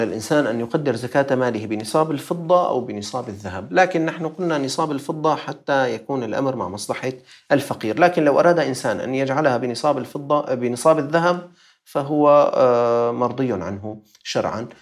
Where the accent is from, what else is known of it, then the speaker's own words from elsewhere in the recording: Syria; لكن عندنا في سوريا نسأل الله الفرج بسبب هذه الشدة وهذه الحرب